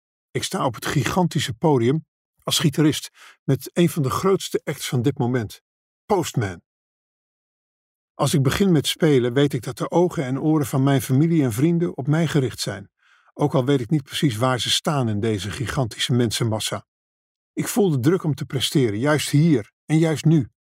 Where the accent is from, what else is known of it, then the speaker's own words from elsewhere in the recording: Echt, Limburg, Netherlands; Dit is waar ik ben opgegroeid. In het midden-Limburgse dorp Echt, om precies te zijn. Hier vlakbij.